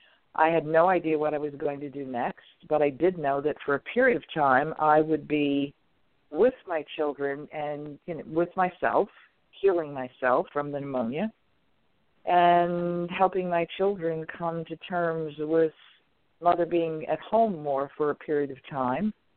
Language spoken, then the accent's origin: English; East Coast, United States; You know, I come from the East Coast. We work hard there.